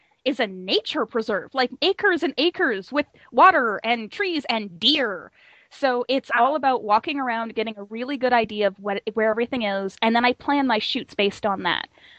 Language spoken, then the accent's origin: English; Toronto, Ontario, Canada; I was growing up in Toronto